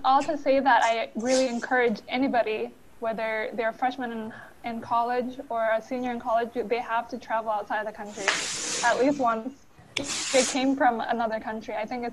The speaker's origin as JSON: {"language": "English", "country": "United States", "said": "as an American, like, you are viewed a certain way, but as an American, you also don't understand some of the history that those people know."}